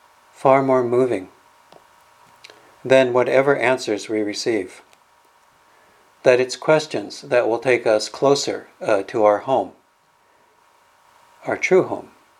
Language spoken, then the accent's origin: English; Calgary, Alberta, Canada; I grew up in Calgary, as probably a lot of you know, and we didn't have much fog there. And so when I first moved to Vancouver